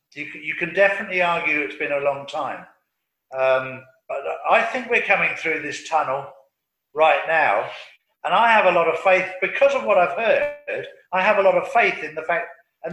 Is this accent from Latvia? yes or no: no; United Kingdom; moved away as an adult; now in Spain; I remember growing up in the United Kingdom, and the policeman was a person you could trust and you could talk to.